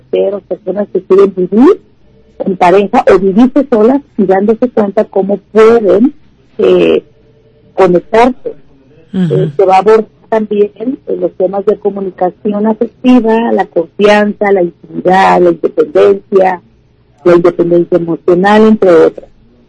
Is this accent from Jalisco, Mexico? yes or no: yes; Autlán, Jalisco, Mexico; born there; now in Guadalajara, Mexico; porque yo nací en Autlán, ahora vivo en Guadalajara